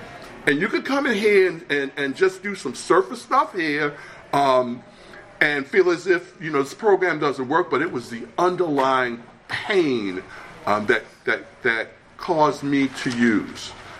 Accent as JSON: {"language": "English", "town": "Baltimore", "region": "Maryland", "country": "United States", "said": "I come from West Baltimore. I come from a family of nine."}